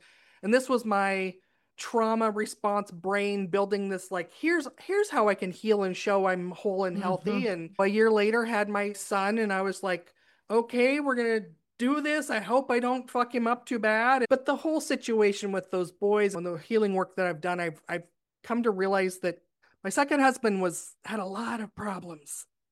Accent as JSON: {"language": "English", "region": "Oregon", "country": "United States", "tie": "born or raised there", "said": "And the small town that I grew up in Oregon, life goals were get married, get 5 acres and a double wide mobile home."}